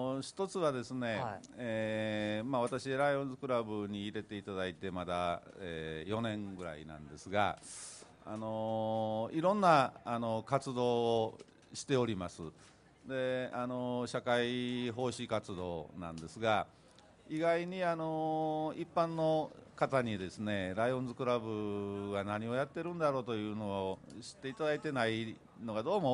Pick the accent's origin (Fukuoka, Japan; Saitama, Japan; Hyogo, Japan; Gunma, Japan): Hyogo, Japan; Kobe; 私自身もそのずっと神戸で生まれ育っておりますし、まあ、当然地元の